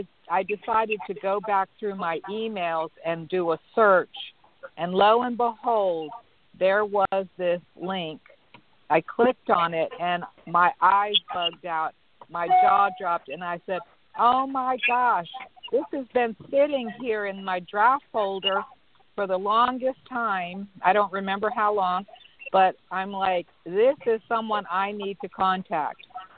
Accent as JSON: {"language": "English", "region": "Maryland", "country": "United States", "said": "from Maryland."}